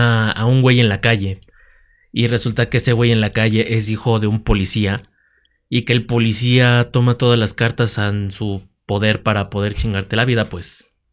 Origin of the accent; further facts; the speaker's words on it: Mexico City, Mexico; para las personas que somos de CDMX, estamos más que acostumbrados